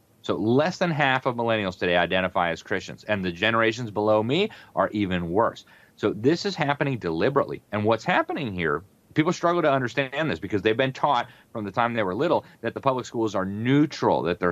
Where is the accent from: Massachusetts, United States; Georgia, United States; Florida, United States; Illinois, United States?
Florida, United States; It's even here in my home state of Florida.